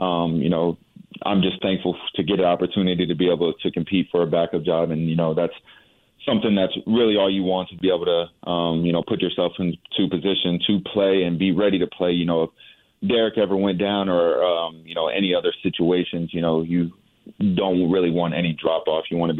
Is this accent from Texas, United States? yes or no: yes; San Antonio, Texas, United States; now in Houston, United States; You know, I'm from the South. I'm from San Antonio, and I'm living in Houston now.